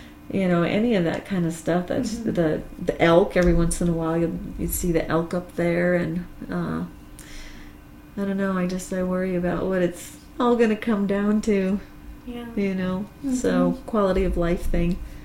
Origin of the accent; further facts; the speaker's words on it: Montana, United States; my experience growing up in the Rattlesnake, as far as the open land and being able to go out and just be in nature